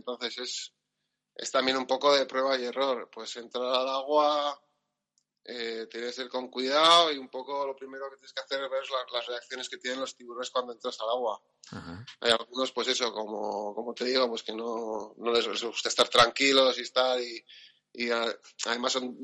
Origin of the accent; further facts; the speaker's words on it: Pamplona, Navarre, Spain; porque yo soy de Iruña, ¿no?